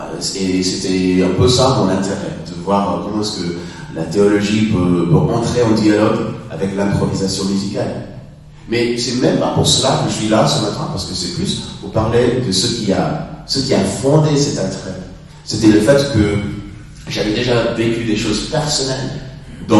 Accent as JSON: {"language": "French", "country": "United States", "second_language": "French", "said": "je suis américain, et puis en raison de mon français qui est parfois trébuchant"}